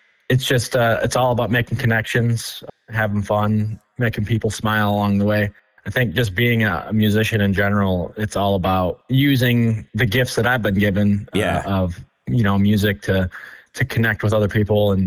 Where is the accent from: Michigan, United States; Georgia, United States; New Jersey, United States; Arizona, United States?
Michigan, United States; Traverse City; also born or lived in upstate New York / Boston; I'm from Michigan. I grew up near Traverse City area. But when I turned 18, I kind of started the migration away from Michigan. I moved to upstate New York and Boston, and I lived in New England for a period of time.